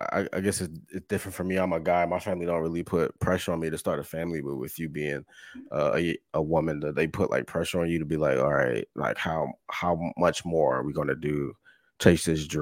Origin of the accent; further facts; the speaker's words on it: Youngstown, Ohio, United States; I told you I was from Youngstown.